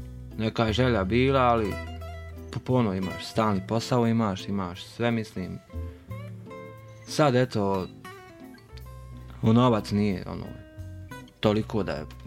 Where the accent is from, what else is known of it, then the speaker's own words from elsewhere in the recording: Zenica, Federation of Bosnia and Herzegovina, Bosnia & Herzegovina; moved away as an adult; now in Slovenia; Ja sam došao iz Bosne i Hercegovine, ali Zenice, 23 godine ima. Tu sam već 8 mjeseci.